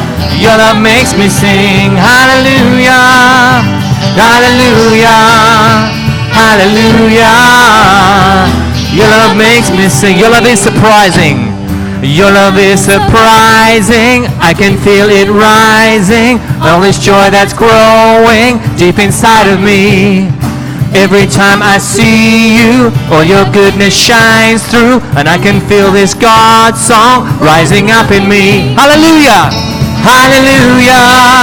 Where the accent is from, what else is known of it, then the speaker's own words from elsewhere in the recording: Australia; I'm an Australian.